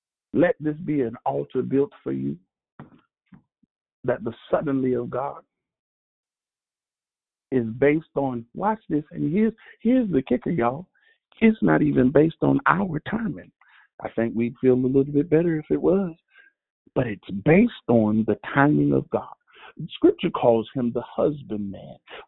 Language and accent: English; Florida, United States; I'm from Florida.